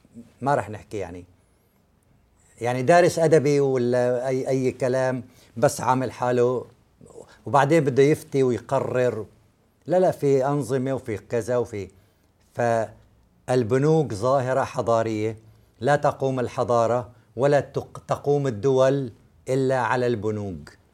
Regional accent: Syria; عندنا بسوريا أنا أخذت فرضا من زميلي 1,000,000 ليرة سورية بعام 2000

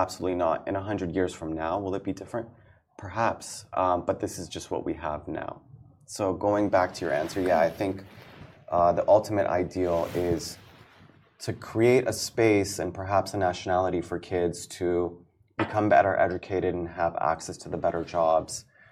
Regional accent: California, United States; also born or lived in Iran; So originally, my parents, I grew up in California. I was about 2 when we left Iran.

